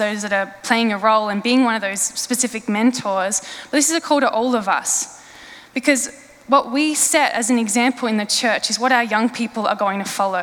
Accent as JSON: {"language": "English", "town": "Swan Hill", "region": "Victoria", "country": "Australia", "tie": "born or raised there", "said": "when I turned 16, was when I moved from my hometown in country Victoria, Swan Hill, to a boarding school in Melbourne."}